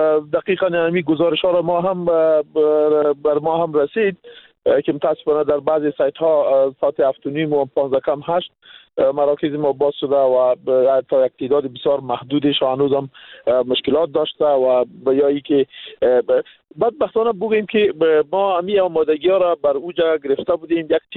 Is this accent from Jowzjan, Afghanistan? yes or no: no; Kabul, Afghanistan; من از کابل هستم.